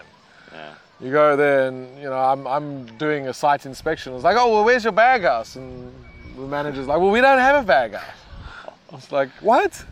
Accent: Taiwan; English is a second language; yeah, well, I come from Taiwan, nothing ever happens.

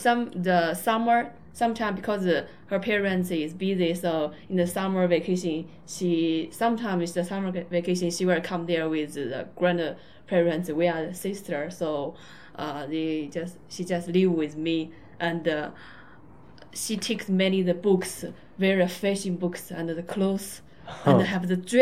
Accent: Xiangyang, Hubei, China; English is a second language; I grew up in the Hubei, Xiangyang, and a very, very far and a little poor, very small countryside. You cannot find maybe in the Google that place.

